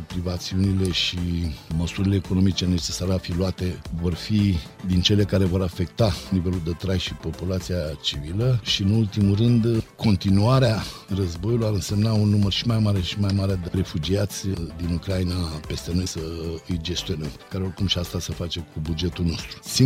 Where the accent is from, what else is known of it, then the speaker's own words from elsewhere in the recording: Romania; Am avut multe frustrări anul ăsta noi, ca români, cărora trebuie să le facem față.